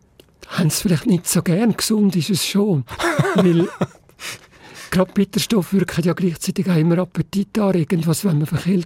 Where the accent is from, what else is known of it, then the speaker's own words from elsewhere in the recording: Switzerland; bei uns in der Schweiz